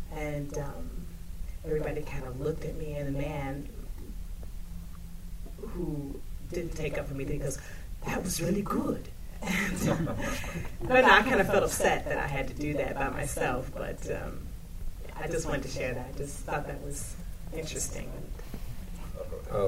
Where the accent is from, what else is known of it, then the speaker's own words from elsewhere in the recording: Chicago, Illinois, United States; And they didn't understand that I was from Chicago. I wasn't English. So when I broke out with my accent